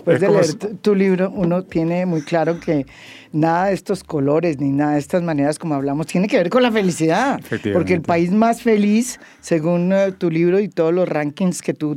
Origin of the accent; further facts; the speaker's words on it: Colombia; Colombia no es uno de los países más felices del mundo, como muchos colombianos creemos.